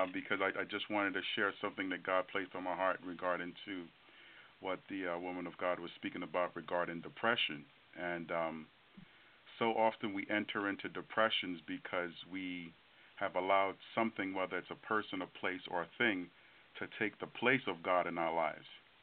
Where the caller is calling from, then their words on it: New Jersey, United States; Calling from New Jersey.